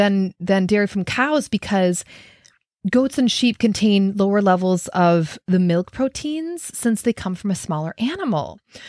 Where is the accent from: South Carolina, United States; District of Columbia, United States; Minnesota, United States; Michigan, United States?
Minnesota, United States; Anyway, and I gotta say, you know, I grew up in Minnesota. I was literally the dairy queen.